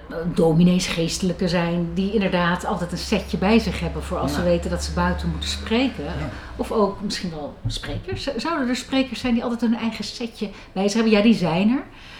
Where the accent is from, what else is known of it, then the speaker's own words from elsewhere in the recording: Loosdrecht, North Holland, Netherlands; Ik kom oorspronkelijk uit Loosdrecht.